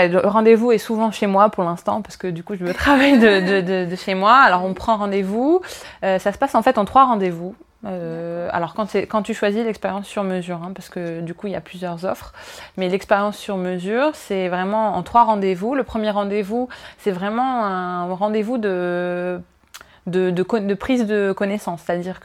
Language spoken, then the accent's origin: French; Tunis, Tunisia; j'ai 29 ans, je suis originaire de Tunis, ma maman est française et mon papa est tunisien